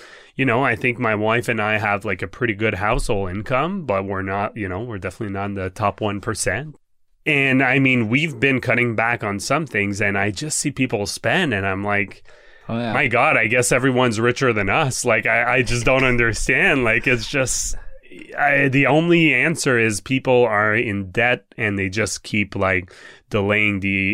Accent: Canada; Well, like, we're Canadian, so hockey sticks, hockey skates.

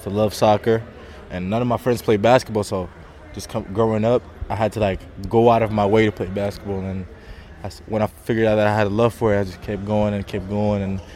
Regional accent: Athens, Attica, Greece; now in Milwaukee, United States; And I would say that it's definitely where I grew up in Athens, soccer was definitely the thing.

